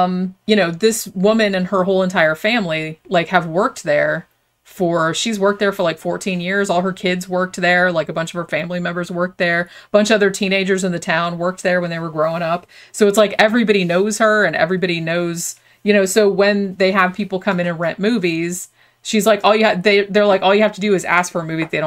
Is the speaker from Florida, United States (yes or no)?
yes; Daytona Beach, Florida, United States; because I grew up in Daytona Beach, and we didn't have a Blockbuster until probably like the 90s, like mid-90s, I want to say.